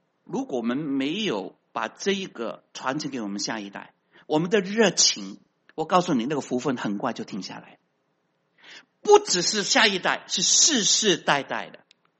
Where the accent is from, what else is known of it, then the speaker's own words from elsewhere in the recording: China; moved away as an adult; now in United States; 我们移民的中国人比较不同哈，因为我们不是在这个地方长大，我们是移民过来，我们从那个无神论的国家来到这边